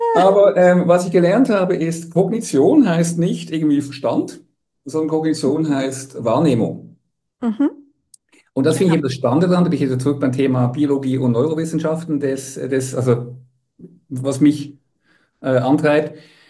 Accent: Basel, Basel-Stadt, Switzerland; Ich bin in der Schweiz aufgewachsen, ja. Genau. Also

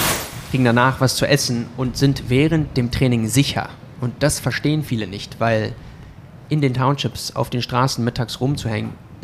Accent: Somerset West, Western Cape, South Africa; Und so sind wir, meine zwei Brüder und ich, in Somerset West geboren und aufgewachsen, haben aber zu Hause immer Deutsch gesprochen.

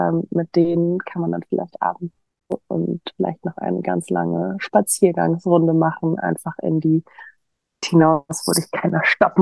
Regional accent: Schleswig-Holstein, Germany; Ich komme aus Norddeutschland. Ich würde sagen, das ist schon, ich bin Holsteinerin, das ist ein Teil meiner Identität.

